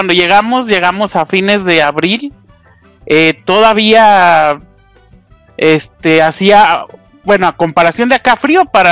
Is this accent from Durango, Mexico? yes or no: yes; Durango, Mexico; also born or lived in Mexico City / Monterrey; yo nací en Chilangolandia, mi pueblo natal, hace varios años. De ahí nos fuimos a vivir a Durango. Ahí terminé la secundaria, hice la prepa y la carrera.